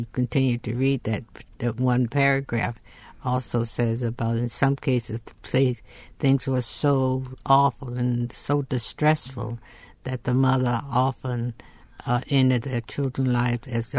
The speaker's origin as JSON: {"language": "English", "town": "Millersville", "region": "Georgia", "country": "United States", "tie": "born or raised there", "said": "He was a slave in my hometown of Millersville, Georgia."}